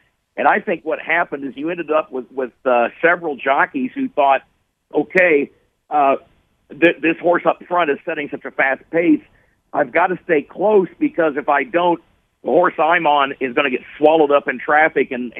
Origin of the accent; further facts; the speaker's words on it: Illinois, United States; my hometown is in central Illinois. It's a town of 2,400 people. It's a rural agricultural community.